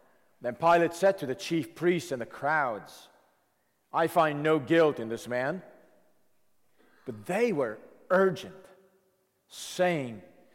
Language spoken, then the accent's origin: English; United States; as much as that is true for us as an American people